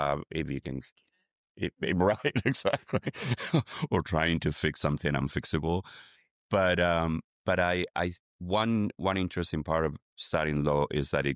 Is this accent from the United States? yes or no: no; Madrid, Community of Madrid, Spain; I grew up in Madrid, and I lived there until I went to school in Sevilla in the south.